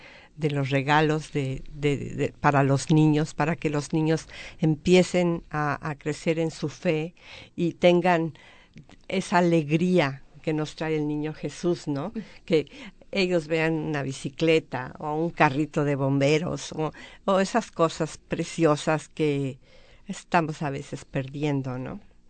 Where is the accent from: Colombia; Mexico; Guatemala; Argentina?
Mexico; como mexicana puedo decir que la tradición más grande en México por muchos, muchos, muchos años fue el Día de Reyes